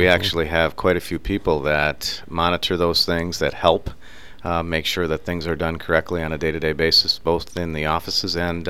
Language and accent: English; Mundelein, Illinois, United States; No, I'm from Mundelein.